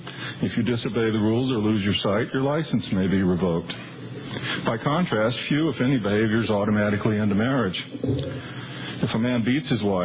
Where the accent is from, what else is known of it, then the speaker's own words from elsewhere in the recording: North Carolina, United States; So I was always told growing up in North Carolina, you should dress up when you want to make a good impression out of town.